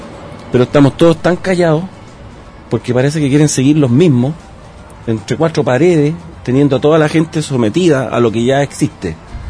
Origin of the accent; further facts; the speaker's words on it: San Miguel, Santiago Metropolitan, Chile; antiguamente daba orgullo llegar a cualquier parte de Chile y decir, yo soy de San Miguel, la comuna de … la comuna de los palestros